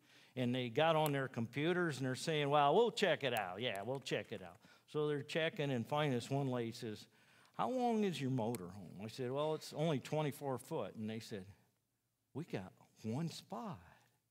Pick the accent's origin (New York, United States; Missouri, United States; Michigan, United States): Michigan, United States; I said, no, I'm from Michigan.